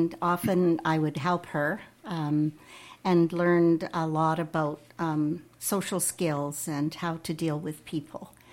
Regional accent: Calgary, Alberta, Canada; born there; I was born in Calgary, Alberta, and my parents were working parents. I had grandparents who had been farmers and spent a great deal of time as a child on the farm in a smaller community.

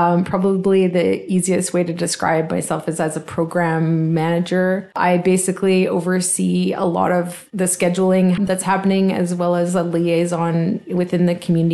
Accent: Alberta, Canada; also born or lived in Nelson / Calgary; I'm from northern Alberta, or in Alberta, they would say it's just central, but I'm north of Edmonton is where I grew up.

